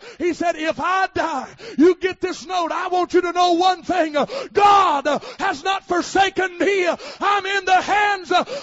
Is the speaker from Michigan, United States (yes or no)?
no; Alabama, United States; they say, where are you from? I say, L.A. Lower Alabama.